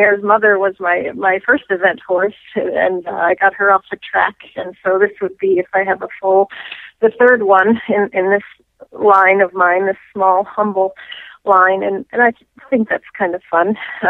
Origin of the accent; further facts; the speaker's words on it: New Jersey, United States; I used to hunt where I grew up in New Jersey.